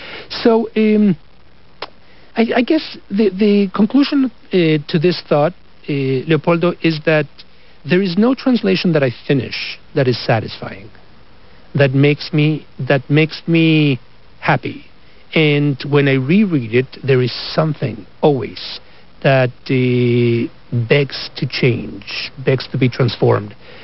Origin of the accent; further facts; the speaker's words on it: Mexico; English is a second language; now in United States; I am an immigrant to this country, and I grew up in Mexico, my native country, in a multilingual environment.